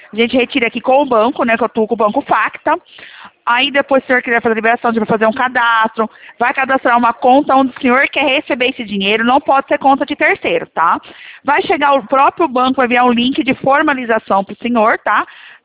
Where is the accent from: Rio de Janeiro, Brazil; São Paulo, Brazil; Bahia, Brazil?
São Paulo, Brazil; Leme; Sou aqui do estado de São Paulo, interior Leme.